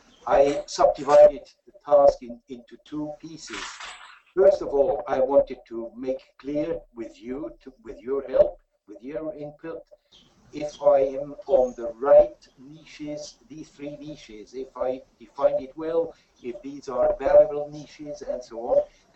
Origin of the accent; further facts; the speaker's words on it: Switzerland; moved away as an adult; now in New Zealand; Yes. Yeah, exactly. I moved over in 2000 from Switzerland to New Zealand.